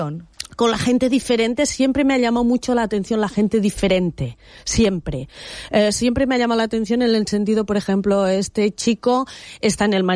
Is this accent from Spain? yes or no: yes; Olot, Catalonia, Spain; de Gerona a Olot, yo soy de Olot, un autobús.